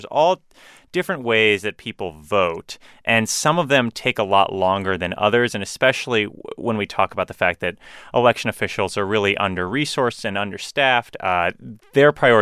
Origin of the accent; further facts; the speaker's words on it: St. Petersburg, Florida, United States; I'm from St. Petersburg, Florida, so I was watching these very, very closely.